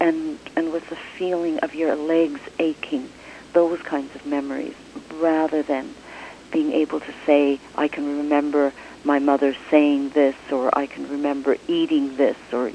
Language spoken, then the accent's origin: English; Acton, Ontario, Canada; I grew up in Acton.